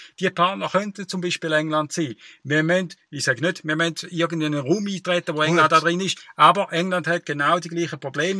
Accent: Switzerland; Wir als Schweizer Bürger und Schweizer Staat müssen auf die Schweiz schauen.

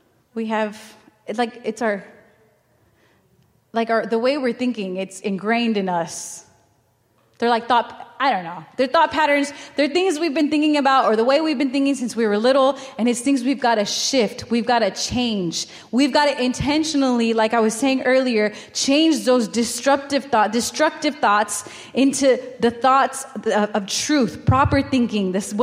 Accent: Texas, United States; now in Houston, United States; I will mention it again because I'm from the Valley. It is a small town. We've got one highway that gets us from point A to point B, and we only have exits on one side of the highway. I get to Houston.

